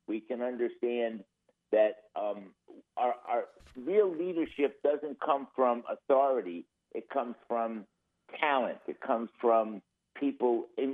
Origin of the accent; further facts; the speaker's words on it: New York, United States; moved away as an adult; I grew up in New York. I moved to California 30 years ago to go to work for Charles Schwab.